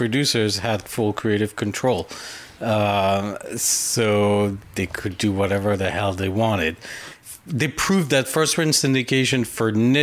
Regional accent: France; You know, I grew up in France.

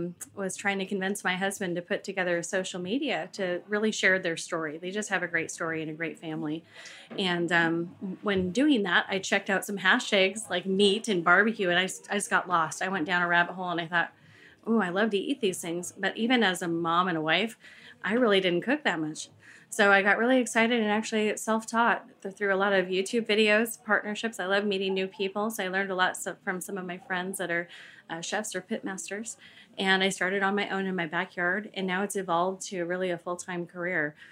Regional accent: Seattle, Washington, United States; I'm from Seattle, Washington. Our family has a USDA meat processing facility in Seattle called Mondo and Sons.

